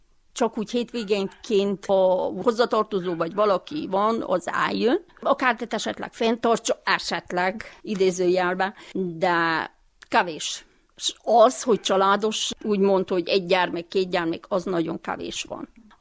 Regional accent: Verebes, Mureș County, Romania; Verebesbe születtem, 1949. december 18.

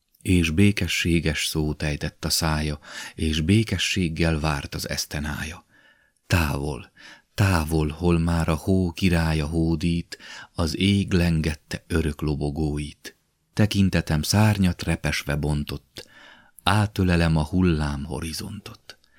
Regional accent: Transylvania, Romania; Ha meg erdélyiek vagyunk, akarva akaratlanul vállaljuk ezt a szerepet

